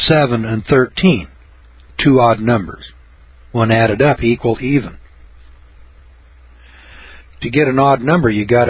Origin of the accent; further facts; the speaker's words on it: Missouri, United States; I'm from Missouri. I got to see it.